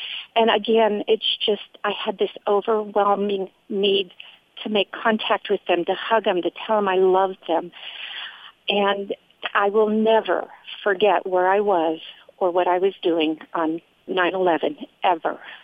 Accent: Nacogdoches, Texas, United States; from Nacogdoches, Texas, letting you know what I was doing the day of 9/11.

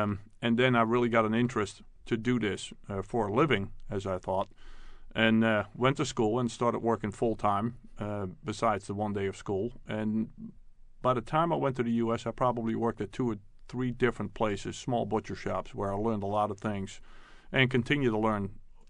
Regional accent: Netherlands; moved away as an adult; now in Baltimore, United States; But I grew up in Holland, was born in 61, and in 81 I ended up in the United States working for someone in D.C.

